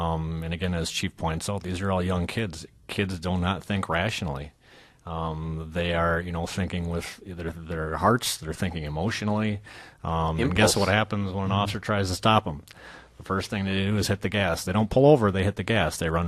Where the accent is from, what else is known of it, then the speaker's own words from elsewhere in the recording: Madison, Wisconsin, United States; I grew up here as well, yes.